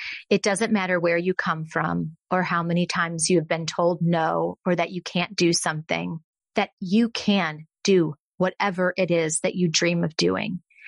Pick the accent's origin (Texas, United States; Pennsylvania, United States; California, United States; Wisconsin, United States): Texas, United States; I'm from Texas.